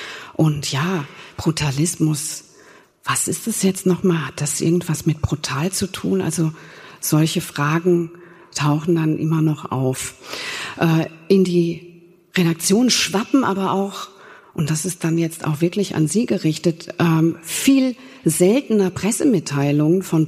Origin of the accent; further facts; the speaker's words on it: Mainz, Rhineland-Palatinate, Germany; Aber wenn ich jetzt mal so an meine Heimatstadt Mainz denke, wo ich dann zu Hause bei den Eltern auch mal in die Lokalzeitung schaue